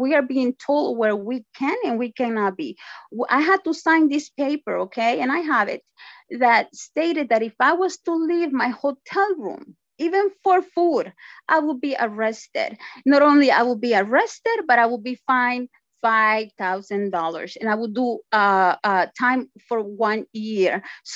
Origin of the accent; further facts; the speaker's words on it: El Salvador; Like I said, I'm from El Salvador.